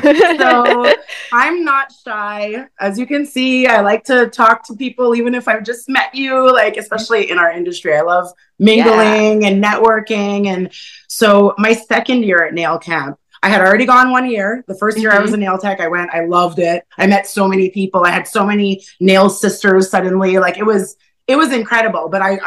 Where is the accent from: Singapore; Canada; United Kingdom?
Canada; I'm from Canada and I'm your biggest fan.